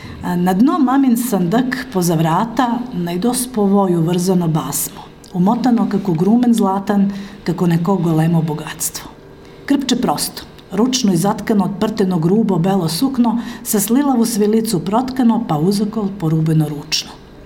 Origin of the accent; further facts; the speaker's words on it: Meči, Southern and Eastern Serbia, Serbia; accent: Svrljig-Zaplanje dialect; first language Svrljig-Zaplanje dialect; jer je to moj maternji jezik, ja ga znam u mojoj kući gde moja majka još uvek živi u selu Meči